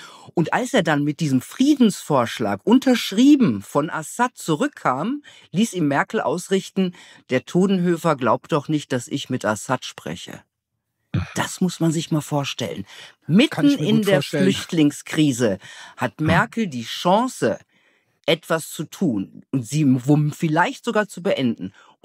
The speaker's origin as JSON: {"language": "German", "town": "Gelsenkirchen", "region": "North Rhine-Westphalia", "country": "Germany", "said": "Ich komme ja ursprünglich aus Gelsenkirchen, das ist ja bei Essen."}